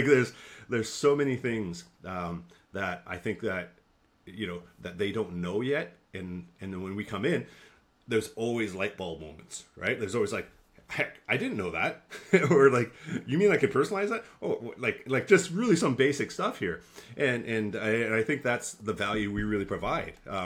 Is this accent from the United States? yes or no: no; Sudbury, Ontario, Canada; born there; I was born in Sudbury, Ontario.